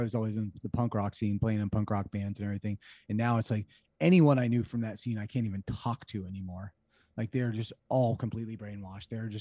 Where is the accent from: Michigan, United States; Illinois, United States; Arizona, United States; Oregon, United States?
Oregon, United States; Eugene; I grew up in Eugene.